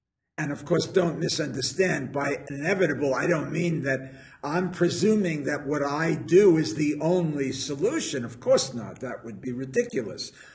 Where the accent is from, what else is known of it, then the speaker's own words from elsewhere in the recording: United States; now in England; I'm an American, and I worked in New York the first 8 years.